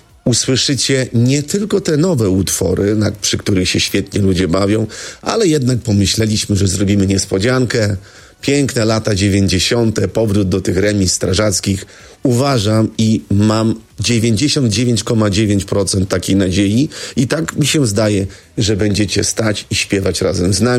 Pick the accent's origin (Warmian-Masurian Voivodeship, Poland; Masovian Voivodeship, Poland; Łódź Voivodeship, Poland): Warmian-Masurian Voivodeship, Poland; Prostki; born there; urodziłem się w Prostkach i tam jakby sercem jestem z Prostkami